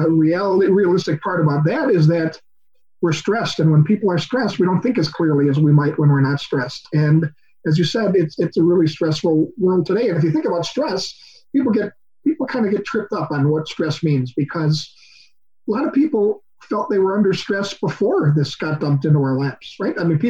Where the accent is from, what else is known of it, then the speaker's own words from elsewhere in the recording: Wisconsin, United States; safer at home is what they call it in my home state of Wisconsin here